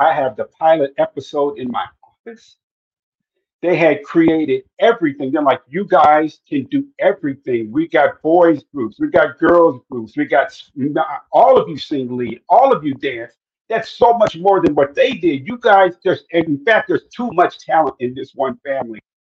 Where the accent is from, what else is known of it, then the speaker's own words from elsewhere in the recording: Los Angeles, California, United States; In 1971, my family, we were very poor. I grew up in South Central LA. I went to 11 grade schools before I graduated high school.